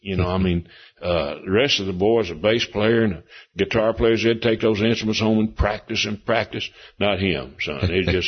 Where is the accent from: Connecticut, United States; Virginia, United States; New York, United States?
Virginia, United States; Big Stone Gap; born there; also born or lived in Memphis; now in Asheville, United States; I was born in Big Stone Gap, Virginia. That's yeah. Up in the mountains. And then lived most of my adult life in Memphis, where my dad pastored a big church there.